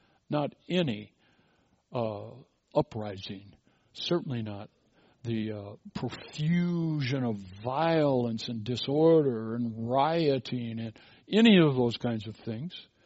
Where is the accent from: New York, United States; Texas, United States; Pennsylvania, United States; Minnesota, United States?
Minnesota, United States; I'm from Minnesota.